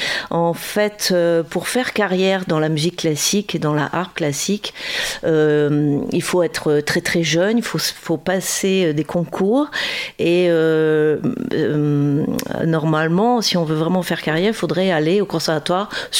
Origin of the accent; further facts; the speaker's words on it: La Rochelle, Nouvelle-Aquitaine, France; Alors, je suis née à La Rochelle, je suis une vraie fille de La Rochelle, mais je n'ai pas fait mes études ici à La Rochelle.